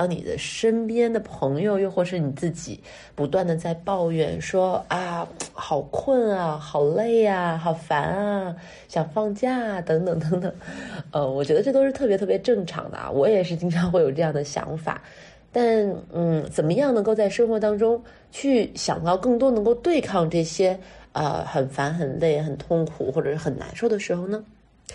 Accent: China; 实际上在我们中国人的传统习俗当中呢，就是过了腊八就是年。

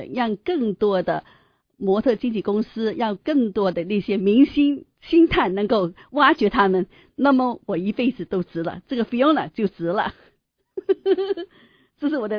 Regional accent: China; now in Seattle, United States

